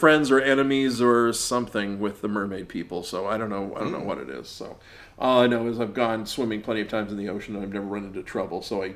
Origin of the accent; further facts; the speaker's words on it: Perth, Scotland, United Kingdom; We're from Perth, so I guess that's kind of like the Lowlands.